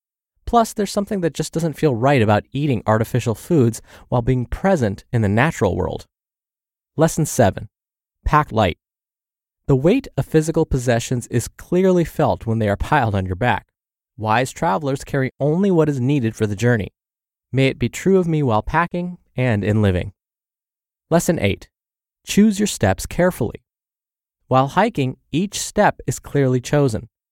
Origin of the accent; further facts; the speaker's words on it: South Dakota, United States; I could blame it on the fact that I grew up on the Great Plains of South and North Dakota.